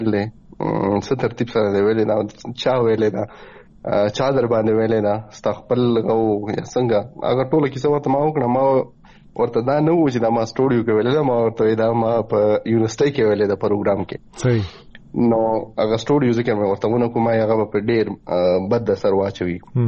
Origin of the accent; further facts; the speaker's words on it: Sabirabad, Khyber Pakhtunkhwa, Pakistan; زمونږ کرټ ڈسٹرکٹ کې خپل کلی چې دی، زمونږ د کلی نوم دی صابر آباد. پکټ کې ورته وایي سواترا. نو سواترې کې دن کلی دی صابر آباد. زه د صابر آباد هغه مین سټی یم، کم خار چې دی زه پاغې کې پاتې کېږم.